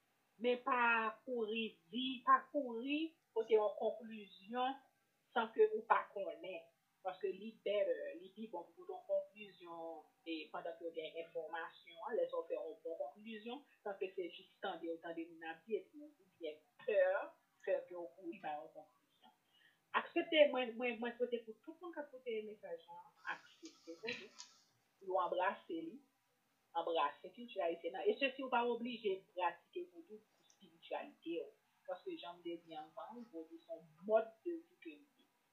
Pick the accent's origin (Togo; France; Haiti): Haiti; parce qu'on n'est pas européen, qu'on est haïtien.